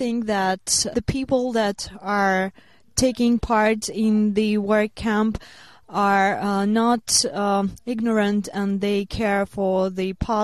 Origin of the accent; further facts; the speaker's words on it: Russia; I'm from Russia